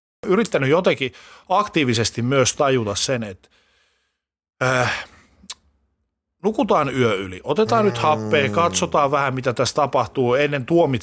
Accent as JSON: {"language": "Finnish", "town": "Oulu", "region": "North Ostrobothnia", "country": "Finland", "said": "Pohjois-Suomessa, Oulussa, mistä mä kotoisin"}